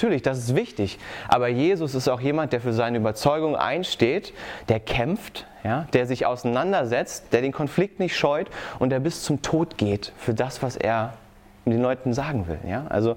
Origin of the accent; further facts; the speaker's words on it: Bergisch Gladbach, North Rhine-Westphalia, Germany; ich komme aus Bergisch Gladbach.